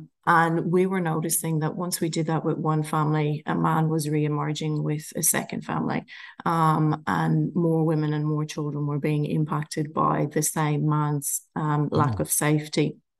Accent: Ireland; moved away as an adult; now in Australia; I'm originally an Irish person from the northeast coast of Ireland, a tiny little rural town along the seaside. Came to Australia when I was in my late 20s and have been here since.

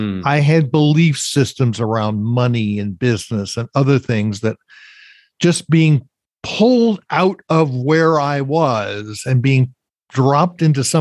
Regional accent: New York City, New York, United States; I've been all over the world. I grew up around New York City in the 1960s. Very dangerous place.

